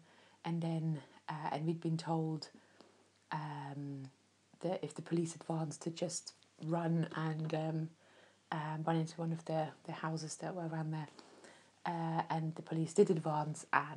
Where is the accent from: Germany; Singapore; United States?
Germany; I grew up in East Germany